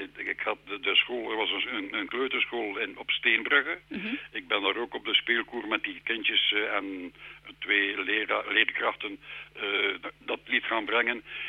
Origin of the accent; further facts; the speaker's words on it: Bruges, Flanders, Belgium; born there; En toen dacht ik, ik kan dat moeilijk in het Engels gaan doen als geboren Bruggeling.